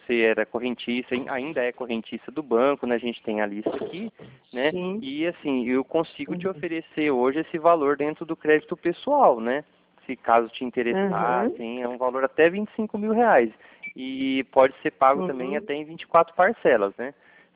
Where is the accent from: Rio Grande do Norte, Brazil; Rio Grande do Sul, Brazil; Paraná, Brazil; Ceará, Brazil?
Paraná, Brazil; Cornélio Procópio; Eu sou aqui da cidade de Cornélio mesmo, aqui do Calçadão